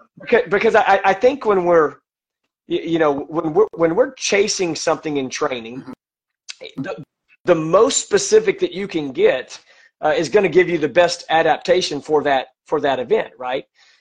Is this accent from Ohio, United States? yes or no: no; Texas, United States; being in Texas, we're from Texas, we always do something in Houston.